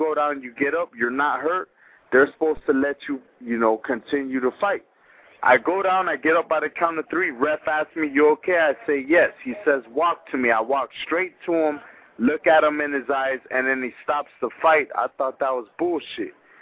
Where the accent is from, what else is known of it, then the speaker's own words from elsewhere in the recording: Chicago, Illinois, United States; I'm from Chicago, and before I was living in Miami for 6 years, last time I lived in Miami, and, you know, things weren't going good, and I felt that, you know, I started boxing in Chicago.